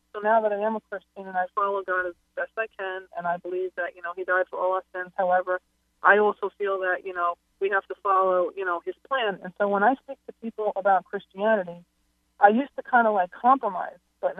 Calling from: Bayonne, New Jersey, United States

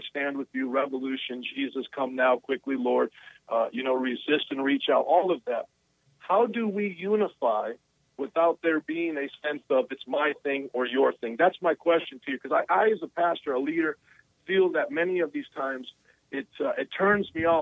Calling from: Chicago, Illinois, United States; Hey, Dr. Brown, I am calling from Chicago, based out of a ministry here that we church planted about 7 years ago.

